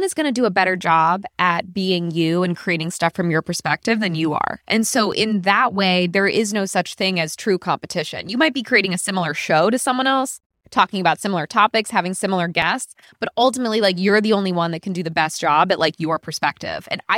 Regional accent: Connecticut, United States; now in New York, United States; I'm from Connecticut. I'm from the East Coast. I went to NYU.

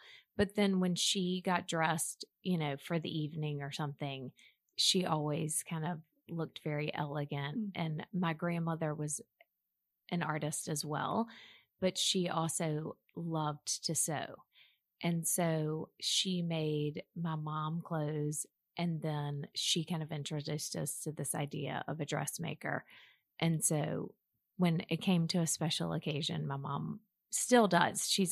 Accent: Mobile, Alabama, United States; I'm from Mobile, Alabama.

